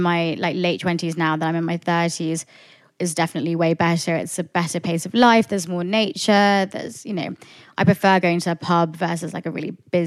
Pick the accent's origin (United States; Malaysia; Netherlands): Malaysia; Kuala Lumpur, Federal Territory of Kuala Lumpur; now in United Kingdom; So I'm from Kuala Lumpur, Malaysia. I was born there. My whole family still lives there. I'm the only one, apart from a few of my cousins who are at university and stuff, who live in the UK. And so, yeah, I was born there. I ended up going to boarding school in the UK when I was 13.